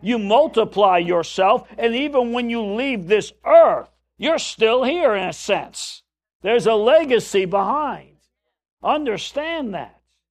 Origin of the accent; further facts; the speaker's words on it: Scarsdale, New York, United States; We grew up in Scarsdale, New York, a very wealthy community in the suburbs of New York City.